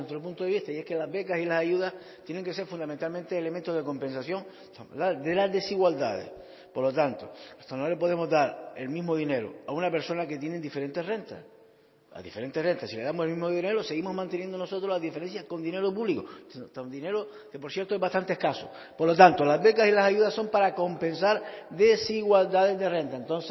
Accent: Las Palmas, Canary Islands, Spain; yo procedo de Las Palmas y estudié en Tenerife.

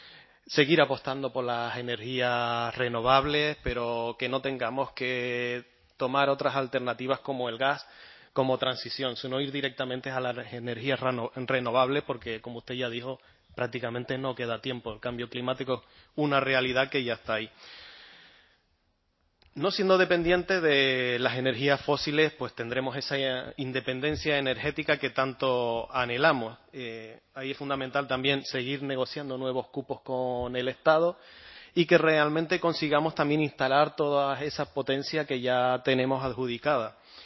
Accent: Valle Gran Rey, Canary Islands, Spain; en mi pueblo ocurre cada vez que caen 4 gotas o hace un poco de viento en Valle del Rey

